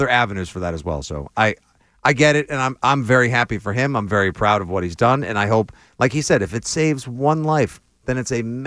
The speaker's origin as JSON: {"language": "English", "town": "Boston", "region": "Massachusetts", "country": "United States", "said": "Like, we can make those jokes because, well, we're from Boston and we don't really care."}